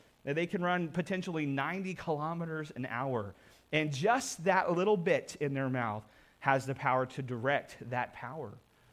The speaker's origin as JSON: {"language": "English", "region": "Oklahoma", "country": "United States", "tie": "born or raised there", "said": "You know, I grew up in Oklahoma, and often Oklahoma experiences drought."}